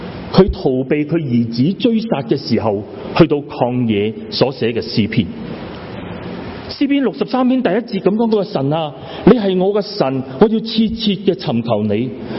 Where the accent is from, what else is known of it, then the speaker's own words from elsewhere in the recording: Hong Kong; 我们很多弟兄姊妹都在香港长大，我们在香港在夏天的时候经常是有台风是集港。